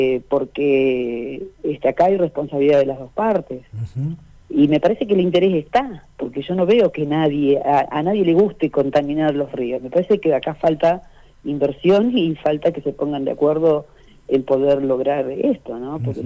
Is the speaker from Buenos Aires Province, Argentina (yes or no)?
no; Cutral Có, Neuquén, Argentina; moved away; Yo vengo de la ciudad de Cutralcón, donde no tenemos río. Por supuesto que hace muchos años que no vivo allá, pero voy todo el tiempo